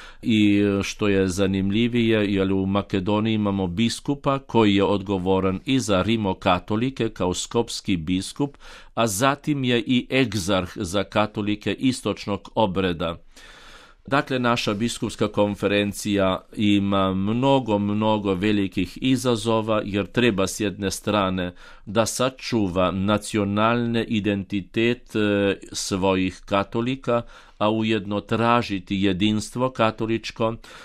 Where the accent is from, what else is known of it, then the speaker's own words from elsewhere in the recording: Slovenia; ja sam Slovenac